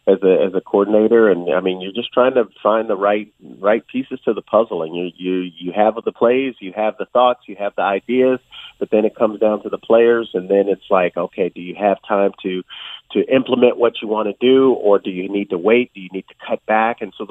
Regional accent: Sacramento, California, United States; We're both from the West Coast. He's from San Francisco. I'm from Sacramento, about an hour and a half away.

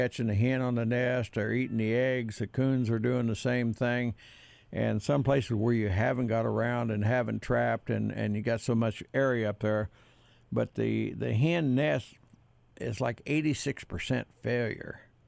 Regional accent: Missouri, United States; It's just I'm from Missouri. You got to show me, you know.

